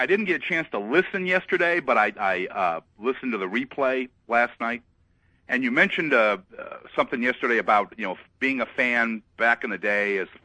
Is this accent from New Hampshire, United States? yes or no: yes; New Hampshire, United States; Kids I grew up with in New Hampshire all of a sudden became Oakland A's fans.